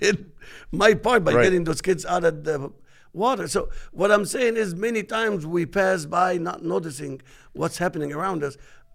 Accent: Alexandria, Alexandria Governorate, Egypt; JP is a friend of mine from Egypt. We grew up together in Alexandria.

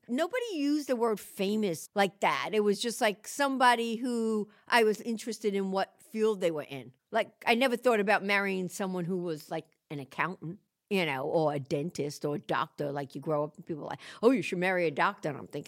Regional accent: Queens, New York, United States; I grew up in Rosedale, Queens. It was Italian, Irish, mostly in the neighborhood.

